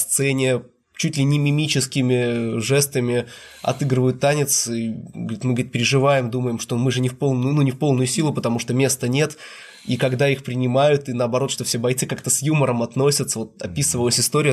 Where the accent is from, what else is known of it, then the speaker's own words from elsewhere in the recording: Saint Petersburg, Russia; мы, как петербуржцы, ленинградцы, должны отдать долг памяти